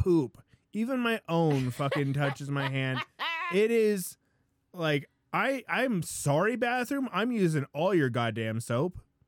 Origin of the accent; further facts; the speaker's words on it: Philippines; I'm Filipino.